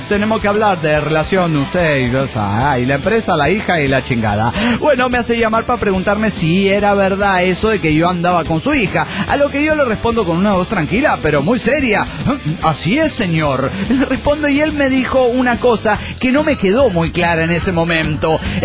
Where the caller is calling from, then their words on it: Nezahualcóyotl, State of Mexico, Mexico; de Netzahualcóyotl.